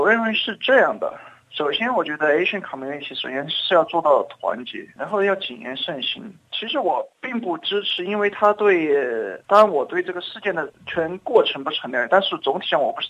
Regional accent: China; 我是中国大陆过来的

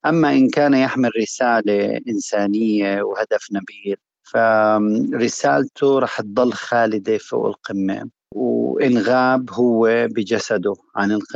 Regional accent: Amman Governorate, Jordan; also born or lived in Kuwait; أنا من مواليد الكويت لأب وأم فلسطينيين لاجئين في مخيم الوحدات في الأردن. قضيت يعني طفولتي في المخيم ودرست كمان في مدارس الوكالة،

